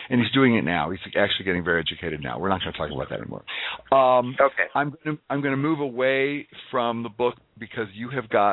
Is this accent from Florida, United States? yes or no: no; St. Louis, Missouri, United States; and I'm from St. Louis, and my mother, actually, one of my first memories of life, being about 5 or 6 years old, is my mother schlepping me to work the polls